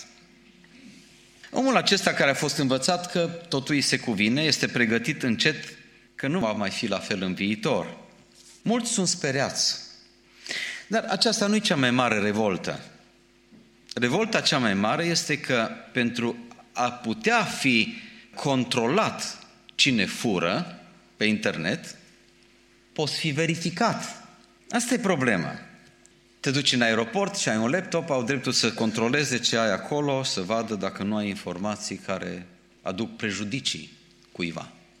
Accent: Romania; Acum, gândiți-vă la noi ca și români.

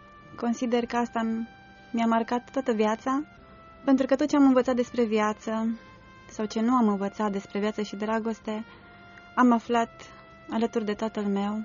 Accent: Hunedoara, Hunedoara County, Romania; born there; M-am născut în Hunedoara.

